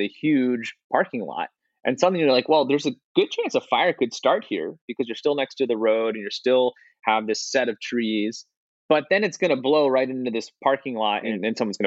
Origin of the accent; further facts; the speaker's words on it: Pennsylvania, United States; I grew up outside Philadelphia.